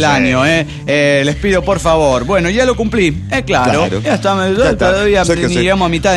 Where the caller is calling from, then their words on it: Morelia, Michoacán, Mexico; de Morelia, Michoacán, México.